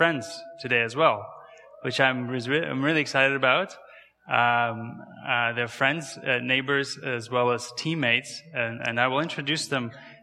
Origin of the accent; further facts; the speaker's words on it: Kazakhstan; English is a second language; my name and my accent is not really from around here, right? So to tell you a little bit about myself, I was born and raised in Kazakhstan.